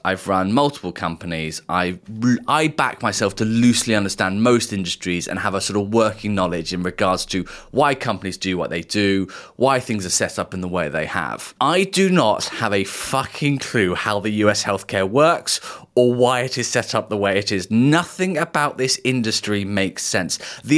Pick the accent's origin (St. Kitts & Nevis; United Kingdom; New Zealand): United Kingdom; as a Brit sort of looking across the water